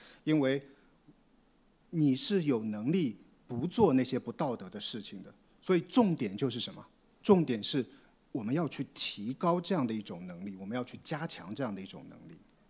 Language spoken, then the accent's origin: Chinese; China; 我作为一个中国人，我本来是非常喜欢竹子的嘛